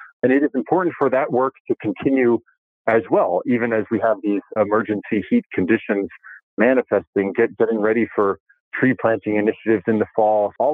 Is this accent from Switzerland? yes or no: no; New Jersey, United States; Growing up in New Jersey, certainly experienced all four seasons